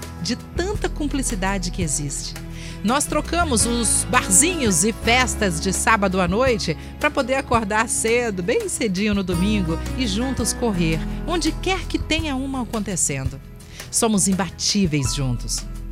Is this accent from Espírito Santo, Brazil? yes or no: yes; Vitória, Espírito Santo, Brazil; sou do centro de Vitória.